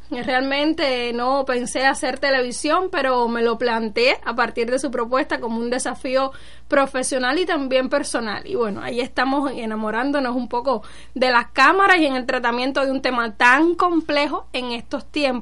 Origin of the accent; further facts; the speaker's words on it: Camagüey, Cuba; moved away; Muchos saben que soy camagüeyana, cuando vine de mi tierra natal hacia acá